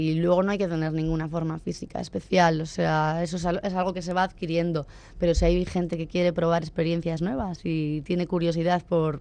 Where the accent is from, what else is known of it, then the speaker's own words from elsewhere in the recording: San Sebastián, Basque Country, Spain; yo soy de Donosti, y actuar